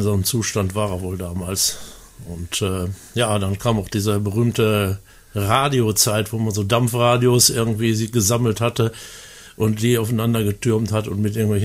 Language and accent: German; Homberg, North Rhine-Westphalia, Germany; born there; Nein, ich bin gebürtiger Homberger.